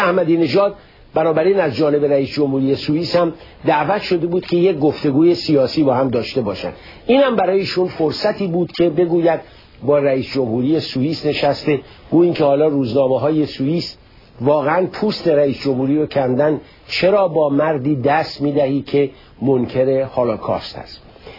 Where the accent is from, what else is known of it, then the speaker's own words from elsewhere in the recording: Iran; خب این از نظر احساس من به عنوان یک ایرانی که به قضیه نگاه، اما از نظر یک تحلیلگر باید بگویم